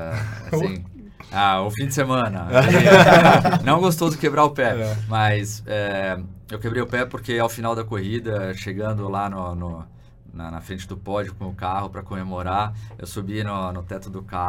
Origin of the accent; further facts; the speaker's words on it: Brusque, Santa Catarina, Brazil; Lembrando que eu sou de Brusque, Santa Catarina.